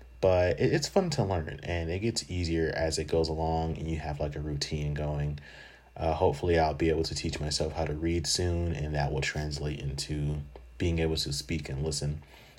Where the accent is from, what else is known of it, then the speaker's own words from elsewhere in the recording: Texas, United States; moved away as an adult; also born or lived in Florida; now in Japan; So I'm originally from America. I was born in Florida in the United States, but I spent most of my childhood and life in Texas.